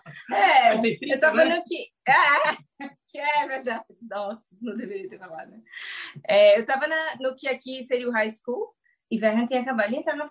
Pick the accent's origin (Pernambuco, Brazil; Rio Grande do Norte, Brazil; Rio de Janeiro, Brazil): Pernambuco, Brazil; Recife; É, nós somos de Recife.